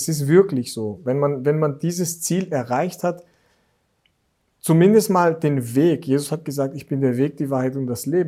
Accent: Greece; auch in meine Heimat kommt. Das heißt, in Griechenland, ja, ich habe sehr viele und nette Menschen und suchende Menschen kennengelernt.

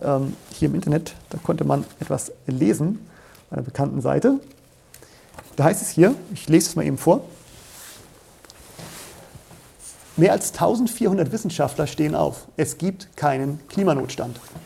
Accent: Germany; Ich meine, wir als Deutsche das Weltklima verändern.

